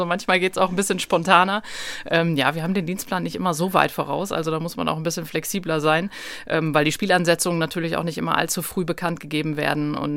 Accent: North Rhine-Westphalia, Germany; Ich liebe meine Heimat, das Sauerland, die Ruhe, den Wald, das Bergige, was wir hier haben. Mhm. Meine Familie, meine Freunde. Ich bin hier groß geworden, geboren. Ich will hier nicht weg.

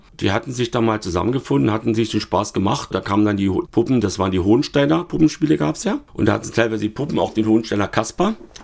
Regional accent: Freiberg, Saxony, Germany; born there; Freiberg geboren und dann mehrere Stationen durchlaufen.

